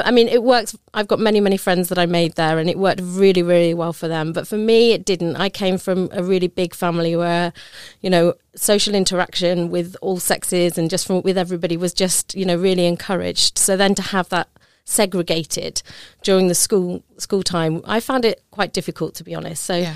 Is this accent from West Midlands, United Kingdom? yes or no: yes; Birmingham, West Midlands, United Kingdom; born there; moved away; I was born in September 1977, so I'm 46 in a few weeks' time. And I was born in Birmingham, which is very central in the UK.